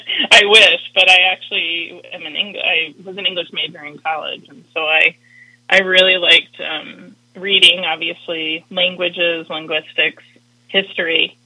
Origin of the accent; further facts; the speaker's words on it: Storm Lake, Iowa, United States; You know, I grew up in rural Iowa. Like I said, a town called Storm Lake, and we were about 8,000 people, primarily a farming community.